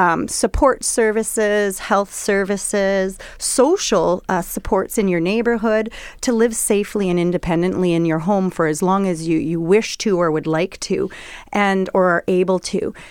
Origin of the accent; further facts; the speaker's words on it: Winnipeg, Manitoba, Canada; Yeah, I grew up in Winnipeg, and I am indeed aging. I'm 45 years old